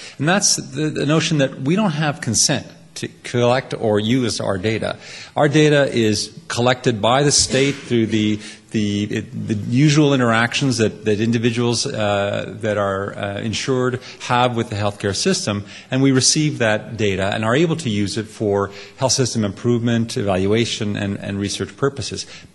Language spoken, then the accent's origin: English; Montreal, Quebec, Canada; Montreal is my hometown. It's great to be back in Montreal. I was born at the Royal Vic, which I was sad to see closed down just a few days ago, but there's now a bright, shiny new home, apparently.